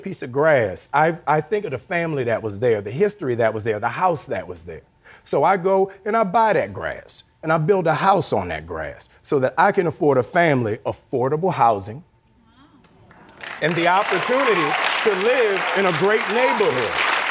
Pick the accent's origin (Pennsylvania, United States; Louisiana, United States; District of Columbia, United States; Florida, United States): Louisiana, United States; New Orleans; Like, so I'm from New Orleans. And best city in the world, 504, slow your roll, recognize the real.